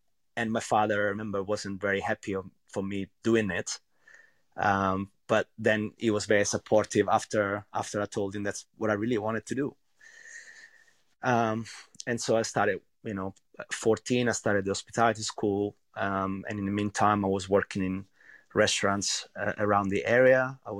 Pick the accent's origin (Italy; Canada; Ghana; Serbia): Italy; central Italy; English is a second language; Well, I'm from a really small village actually, in central Italy.